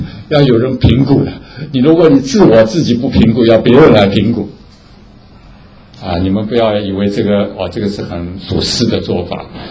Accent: China; 对啊，我们中国人特别讲面子啊

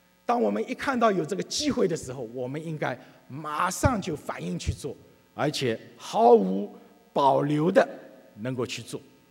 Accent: China; 以前我小时候在大陆看到这个小姑娘都是扎这种两条的这个辫子

